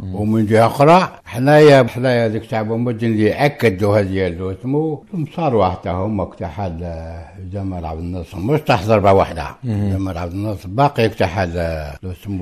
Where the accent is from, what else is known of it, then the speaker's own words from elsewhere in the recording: Algeria; رانا هنا رانا موجودين هنا يا كجيش كمجاهدين كجزائريين كعرب